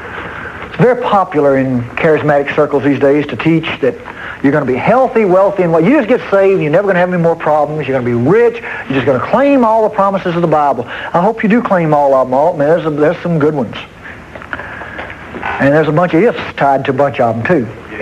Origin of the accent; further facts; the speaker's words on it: Texas, United States; I'm a Texan and so proud of it. I'm an American and so proud of it.